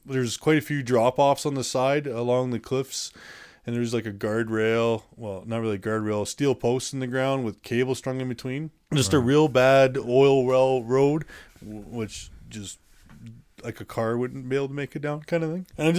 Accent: Calgary, Alberta, Canada; And then shipped me off to my hometown, Calgary, to the Foothills Hospital

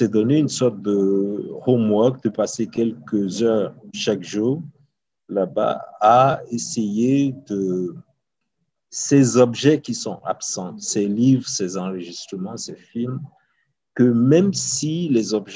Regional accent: Uganda; moi, je viens d'Ouganda

